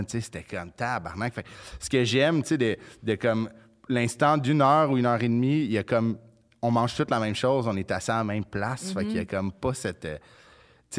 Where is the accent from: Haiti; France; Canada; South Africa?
Canada; Quebec; Mais nous, on vient de la Rive-Nord.